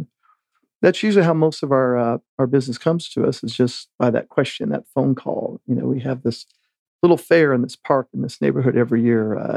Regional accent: Arizona, United States; Sure. As you know, I grew up in Arizona.

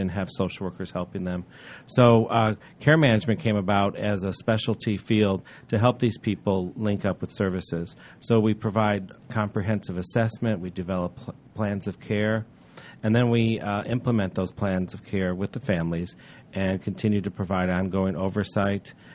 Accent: Chicago, Illinois, United States; I hail from the Chicago area

